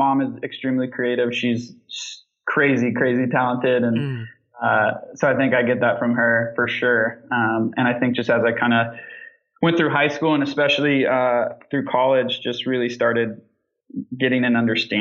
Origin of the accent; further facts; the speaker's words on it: Palos Verdes, California, United States; I grew up just south of LA, actually, in LA County, but not LA City. A little place called Palos Verdes, which is beautiful coastal little beach town.